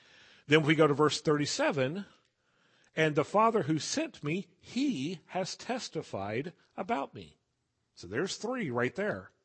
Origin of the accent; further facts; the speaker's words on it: Dallas, Texas, United States; In other words, I grew up in Dallas. You guys don't know that.